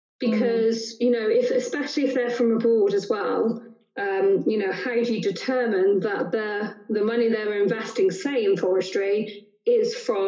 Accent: Bristol, South West England, United Kingdom; Bristol Airport. The reason I love it so much is my hometown, but it's just easy.

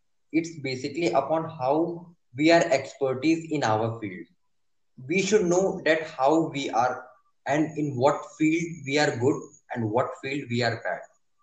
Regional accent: India; Hey listeners … I'm from India.

